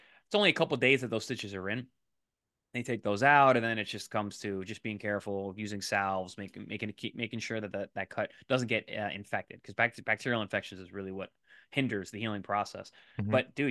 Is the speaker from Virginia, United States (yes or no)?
no; New York, United States; I came up from New York and we spar hard.